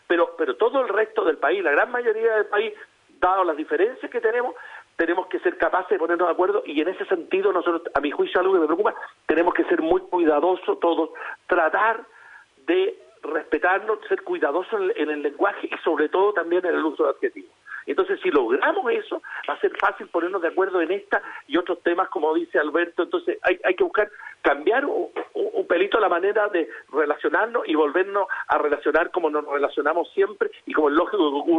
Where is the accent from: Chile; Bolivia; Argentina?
Chile; cuando enfrentados a una causa común como chileno